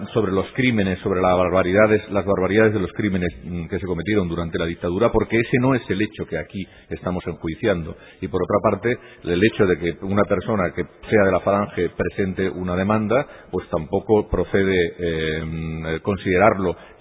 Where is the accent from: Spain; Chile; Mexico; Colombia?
Spain; muchísimo, como muchísimos españoles probablemente